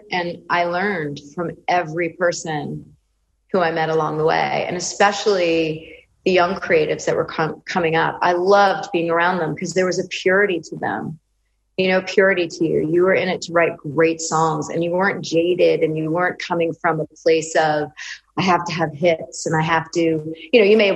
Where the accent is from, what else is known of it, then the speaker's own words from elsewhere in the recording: Westchester, New York, United States; Okay, well, I was raised in Westchester, New York